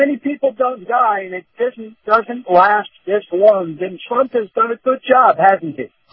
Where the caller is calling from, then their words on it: Tampa, Florida, United States; from Tampa.